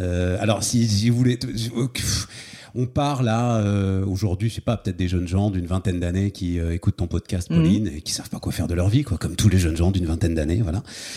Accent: Paris, Île-de-France, France; je suis parisien, je suis fier de cette ville, j'ai cette ville dans le sang, dans la peau. J'ai beaucoup voyagé, et pour moi, c'est le plus bel endroit au monde.

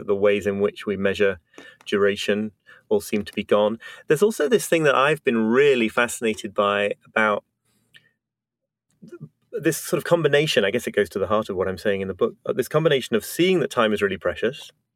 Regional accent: United Kingdom; now in United States; I'm British, but live in the United States. And we very quickly here in New York got into basically a rhythm.

